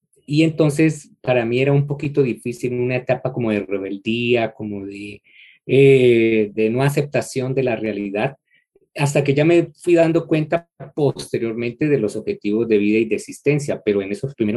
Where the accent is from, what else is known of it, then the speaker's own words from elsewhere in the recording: Bucaramanga, Santander, Colombia; born there; Yo nací en una ciudad de Colombia que se llama Bucaramanga. Es una ciudad, se llama la ciudad bonita allá en Colombia. Pues una ciudad agradable, es una ciudad intermedia. Y allí, en uno de los barrios populares de esa ciudad, que se llama Campo Hermoso, allí nací yo.